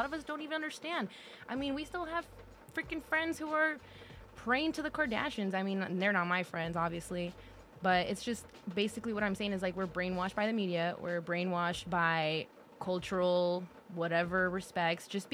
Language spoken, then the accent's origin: English; Richmond, California, United States; And I think that as Latinos, growing up in the hood, growing up in Richmond, and of course we've talked about this before, right? Because in Richmond we have San Pablo